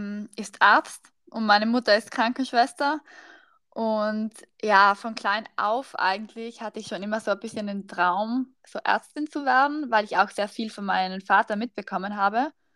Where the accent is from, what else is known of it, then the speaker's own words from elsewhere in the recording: Trentino-Alto Adige, Italy; now in Innsbruck, Austria; Ich kann schon Italienisch, aber bei uns daheim reden wir eigentlich nur Deutsch. Es ist ein bisschen kompliziert, weil ich komme aus Südtirol